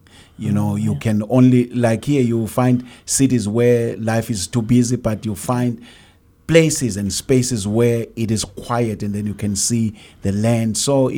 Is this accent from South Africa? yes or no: yes; Gauteng, South Africa; now in Johannesburg, South Africa; I am from South Africa. South Africa is the southern part of Africa.